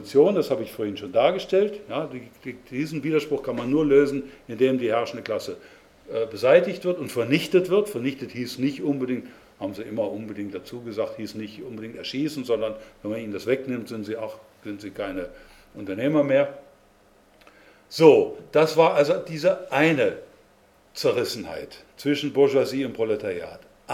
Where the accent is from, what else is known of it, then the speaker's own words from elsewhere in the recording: Germany; Ich bin auch ein Deutscher